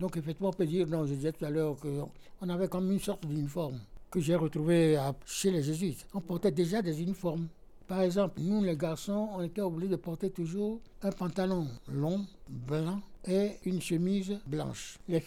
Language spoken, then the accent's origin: French; Cotonou, Littoral, Benin; born there; moved away; on m'a envoyé de Cotonou, parce que je suis né au Bénin, dans la capitale de Cotonou. Donc on m'a envoyé à Paris, chez mon oncle